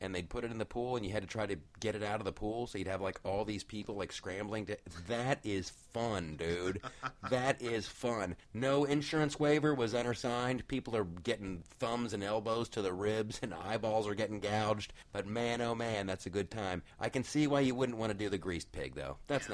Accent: Ohio, United States; that's my home state.

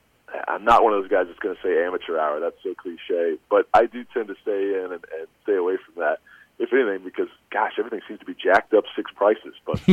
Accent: Topeka, Kansas, United States; I think my generation, growing up in Topeka, Kansas, in the era of … I used to love those guys

